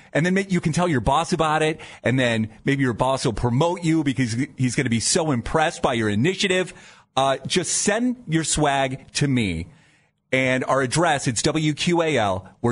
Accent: Dover, Ohio, United States; also born or lived in Canton, United States; So I always say my hometown is Canton because that's where I was born. I lived there until fourth grade, and then my family moved to Dover. And that's where those are my formative years. That, and I lived there until I was in high school.

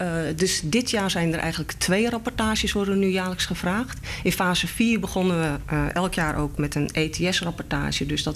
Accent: Netherlands; Dus daar betalen wij als Nederlanders allemaal mee.

